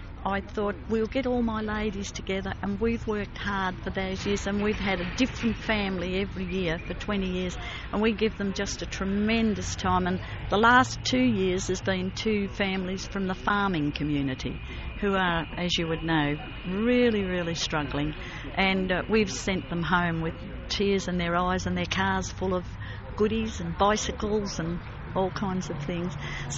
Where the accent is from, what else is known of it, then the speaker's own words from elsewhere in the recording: Bendigo, Victoria, Australia; And no one is more proud of me than being an Australian and a Bendigoni